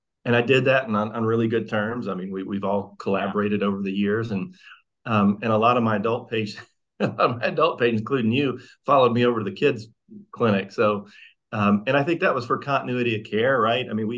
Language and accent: English; Mississippi, United States; I'm from Mississippi. So I went to medical school at the University of Mississippi and then did a pediatrics residency there